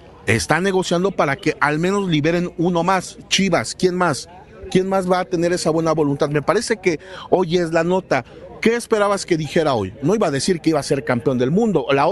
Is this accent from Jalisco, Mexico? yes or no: no; Ecatepec, State of Mexico, Mexico; No, soy de Ecatepec.